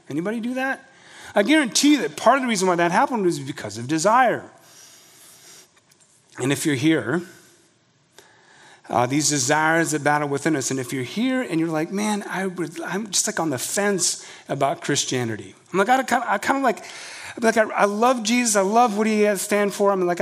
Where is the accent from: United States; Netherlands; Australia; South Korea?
South Korea; You can see mimetic desire in the conflicts of my home country, Korea.